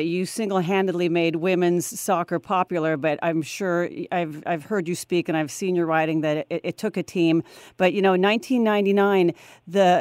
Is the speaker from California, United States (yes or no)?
yes; Santa Clara, California, United States; once in a while about Santa Clara and the women that come out of there, and it's like, oh, that's my hometown, and I know that guy